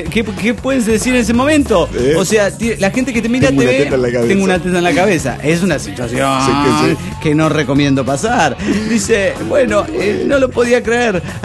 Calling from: Cochabamba, Bolivia; de Cochabamba, Bolivia.

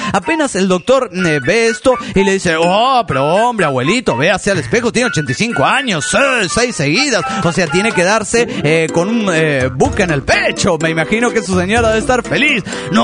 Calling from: Araucanía, Chile; desde Cautín, Chile.

